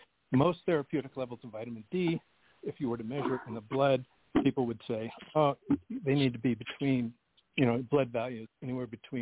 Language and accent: English; Seattle, Washington, United States; I'm from Seattle.